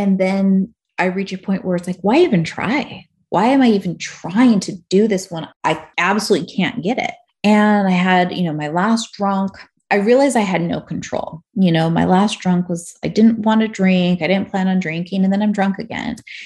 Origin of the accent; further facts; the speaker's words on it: California, United States; now in Salt Lake City, United States; I'm initially from California. So I'm in Salt Lake City all by myself on Christmas.